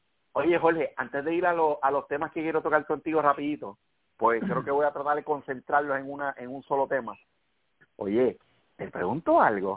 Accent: Puerto Rico; somos puertorriqueños separados de Estados Unidos y para otros no.

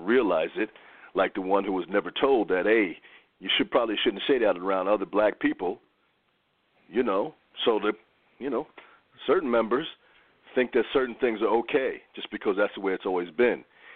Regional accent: United States; I'm from the United States. That doesn't happen here.

